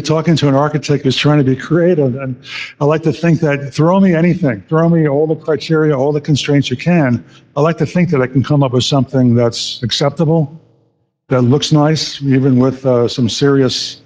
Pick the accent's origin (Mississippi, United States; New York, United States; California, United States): New York, United States; I'm from New York. I've lived in railroad apartments where you had these long, long hallways